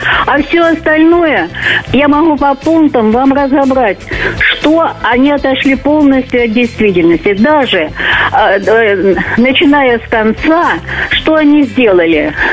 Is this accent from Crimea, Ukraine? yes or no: no; Kadiivka, Luhansk Oblast, Ukraine; Да я сама родом из Луганской области. Родилась там, в городе Кадивка, ныне это Стаханов.